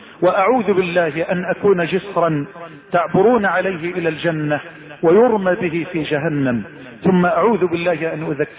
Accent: Egypt; واجعل بلدنا مصر واحة للامن والامان

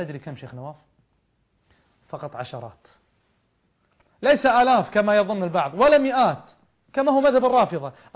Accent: Kuwait; فله مكانة عظيمة عندنا ككويتيين خصوصا وعند أهل السنة عموما.

